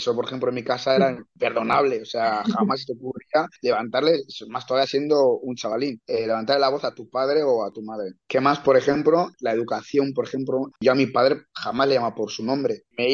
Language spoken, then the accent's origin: Spanish; Bilbao, Basque Country, Spain; moved away; also born or lived in Côte d'Ivoire / Zaragoza; y luego de Zaragoza me vine para País Vasco, Bilbao. Lo que he dicho, prácticamente he mamado, digamos, mi niñez, para así decirlo, en Costa Marfil, pero luego ya todo el resto, a partir de los 7 años, aquí en España. He estudiado todo aquí, he estudiado en euskera, que es aquí en Bilbao